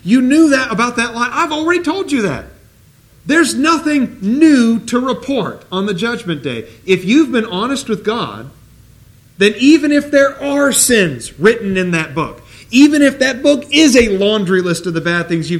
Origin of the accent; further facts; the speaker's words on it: Portland, Oregon, United States; If you never realized I'm from Portland, I am from Portland. And Portland has this great light rail system.